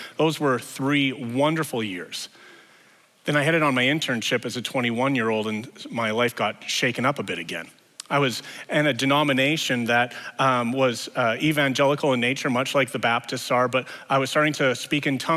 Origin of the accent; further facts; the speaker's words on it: Edmonton, Alberta, Canada; I was born and raised in the North End of Edmonton, attended a North End high school. We went to church in the West End